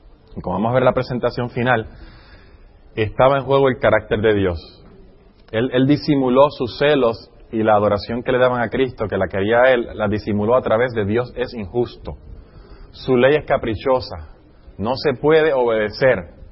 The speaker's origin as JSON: {"language": "Spanish", "region": "California", "country": "United States", "said": "de donde yo vengo de California"}